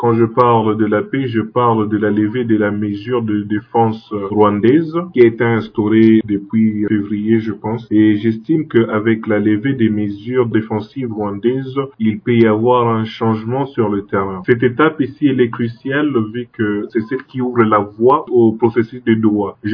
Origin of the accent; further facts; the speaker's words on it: DR Congo; En tant que Congolais et en tant qu'un jeune instruit de la situation de notre pays